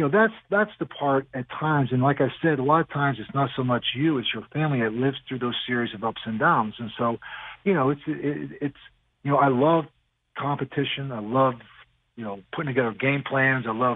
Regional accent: Crafton, Pennsylvania, United States; I never forgot where I came from. I grew up in Crafton, Pennsylvania, and a paper route when I was 9 years old, working a steel mill when I was in college.

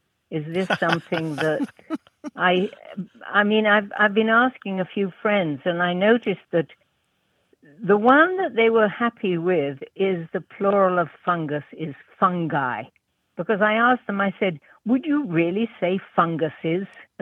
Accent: London, United Kingdom; also born or lived in Belgium / Sweden / Finland; I was born in London, in England, and I had a pretty multilingual education in Belgium, Sweden, and Finland for the first 11 years of my life. And then I was back in Britain

